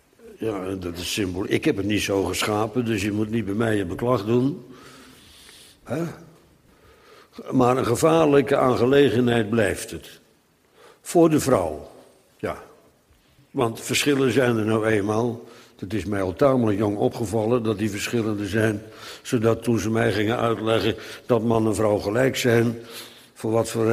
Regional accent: Netherlands; want wij zijn Nederlanders

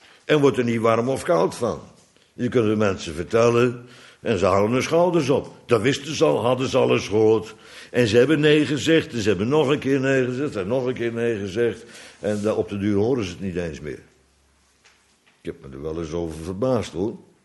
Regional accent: Bodegraven, South Holland, Netherlands; Ik weet nog van vroeger, waar ik opgegroeid ben in Bodegraven

